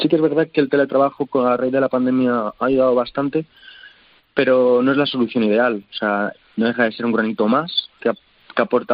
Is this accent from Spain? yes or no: yes; Madrid, Community of Madrid, Spain; yo nací en Madrid y he vivido en Madrid, pero todas mis familias son de dos pueblos de Segovia.